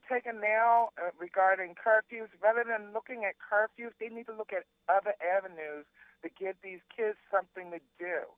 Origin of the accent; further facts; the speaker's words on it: Baltimore, Maryland, United States; I was originally from Baltimore City, and I moved out in the county almost 17 years ago.